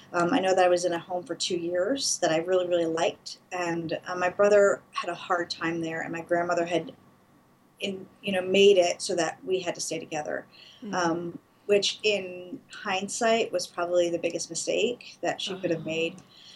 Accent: Philadelphia, Pennsylvania, United States; born there; I was born in Philadelphia, and my dad was gone before I was even born

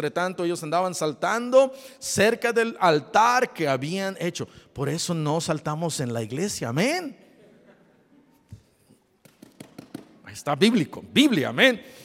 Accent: Iguala, Guerrero, Mexico; Yo recuerdo creciendo allá en Iguala, Guerrero, hermosa ciudad.

